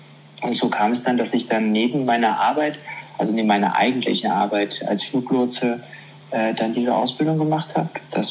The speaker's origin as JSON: {"language": "German", "country": "Germany"}